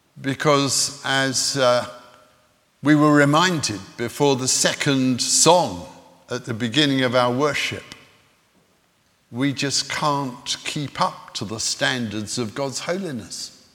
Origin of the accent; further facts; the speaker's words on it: South India, India; Most of you know that I grew up in South India